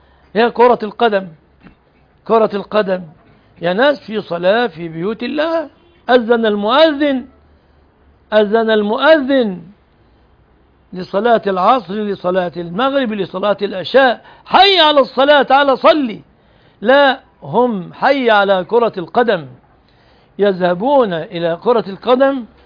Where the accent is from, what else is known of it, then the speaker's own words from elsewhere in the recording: Egypt; في بلادنا مصر